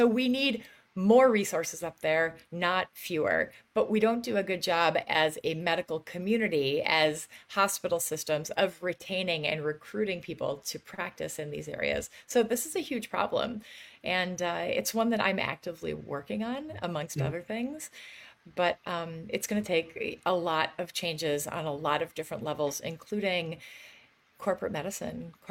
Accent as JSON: {"language": "English", "region": "Wisconsin", "country": "United States", "said": "I'm from Wisconsin. I'm six generations deep in Wisconsin."}